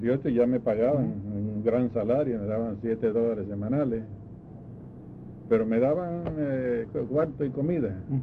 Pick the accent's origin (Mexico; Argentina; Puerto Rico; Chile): Puerto Rico; Arecibo; Nací en Arecibo